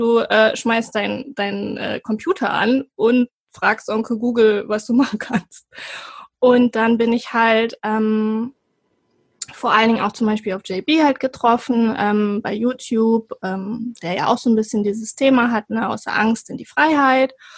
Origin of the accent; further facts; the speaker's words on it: Cuxhaven, Lower Saxony, Germany; born there; bin 34 Jahre alt momentan und bin geboren in Cuxhaven an der Nordsee und da bin ich auch gerade mit meinem Camper